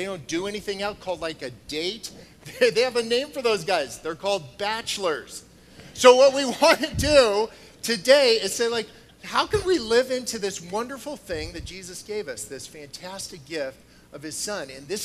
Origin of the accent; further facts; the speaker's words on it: San Diego, California, United States; I'm from San Diego, and I commute to Seattle.